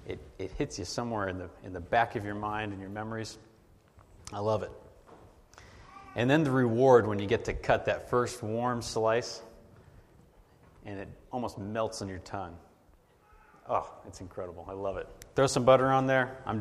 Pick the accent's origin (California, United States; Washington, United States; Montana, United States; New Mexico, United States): California, United States; I come from the San Francisco Bay Area